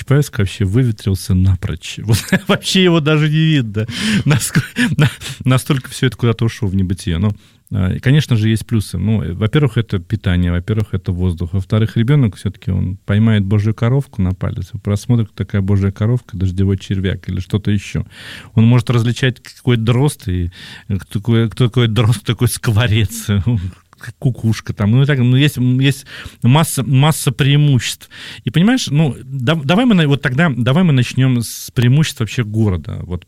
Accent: Samara, Samara Oblast, Russia; now in Moscow, Russia; я сам родом из Самары

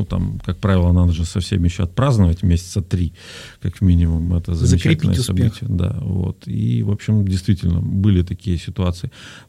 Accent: Ural, Russia; так как сам я с Урала, я это называю правило реальных или правильных пацанов

